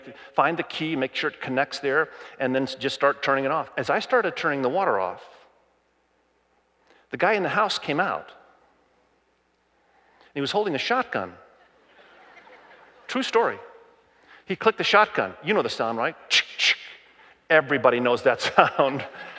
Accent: Zion, Illinois, United States; I went back to my hometown, Zion, Illinois. I graduated from Zion, Illinois, high school, Zion Benton High School there in Zion, Illinois.

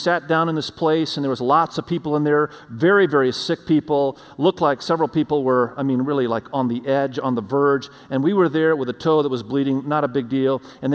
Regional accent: Indonesia; now in United States; we wanted to show them where I grew up in Indonesia and so forth.

